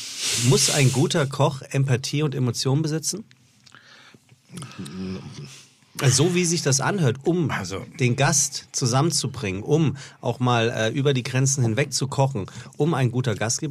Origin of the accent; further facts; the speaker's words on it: Frankfurt, Hesse, Germany; Also ich bin Frankfurter, das kommt dann auch noch raus.